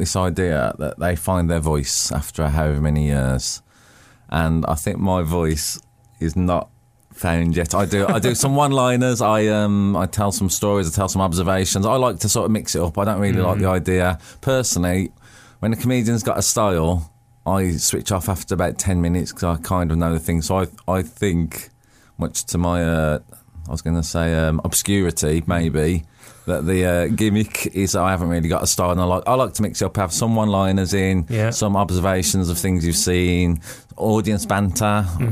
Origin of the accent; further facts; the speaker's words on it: Birmingham, West Midlands, United Kingdom; I am from Birmingham.